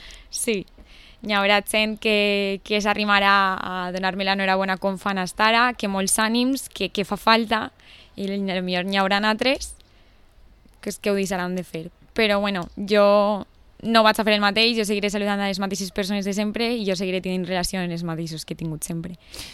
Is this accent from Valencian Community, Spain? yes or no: yes; Les Alqueries, Valencian Community, Spain; veure el meu poble amb orgull, no? I poder dir per ahí soc d'Alqueries